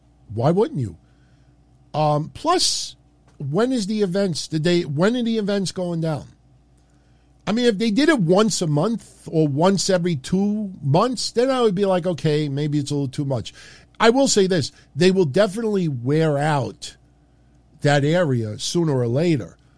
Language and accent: English; New York, United States; listen, I'm from New York, so I'm a little biased about New York fans